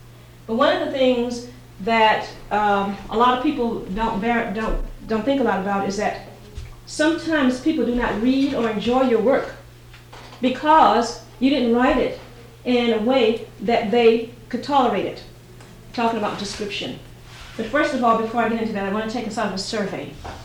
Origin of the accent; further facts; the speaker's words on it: Richmond, California, United States; I'm from Richmond, California. I teach high school and I teach junior college.